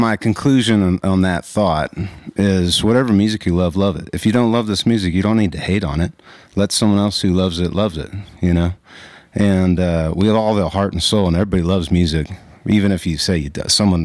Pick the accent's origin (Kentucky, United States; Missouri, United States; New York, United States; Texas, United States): Texas, United States; I'm grateful I was born in Texas and I'm a Texan. It's pretty cool.